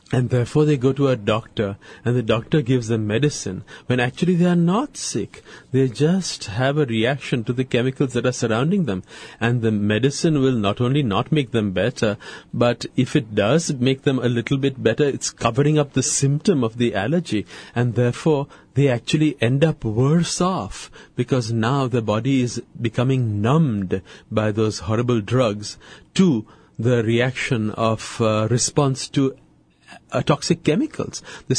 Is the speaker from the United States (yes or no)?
no; India; I was brought up in India, but not as a regular Indian, but as a Parsi.